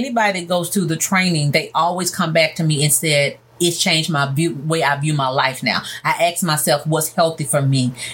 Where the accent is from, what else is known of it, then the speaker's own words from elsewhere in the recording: Mississippi, United States; now in Memphis, United States; my background is I grew up in North Mississippi. I'm a little country girl that moved to Memphis.